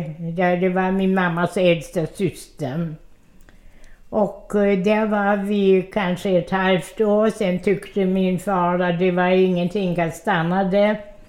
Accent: Odessa, Odessa Oblast, Ukraine; also born or lived in Russia; now in Sweden; Vi bodde i Odessa, det ligger i Ukraina. Min morfar hade ett hus mitt i stan och det hade plats för alla hans barn.

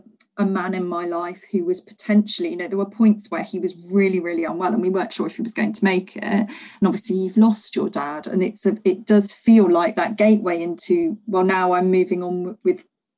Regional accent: Leicester, East Midlands, United Kingdom; also born or lived in London; I'd moved back to my hometown of Leicester because staying in London just seemed like such a mad thing to do when we're having a baby

